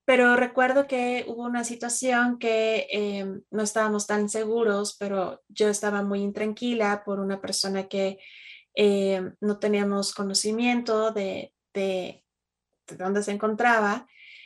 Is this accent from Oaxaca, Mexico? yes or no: no; Monterrey, Nuevo León, Mexico; También hay una zona en mi país, Monterrey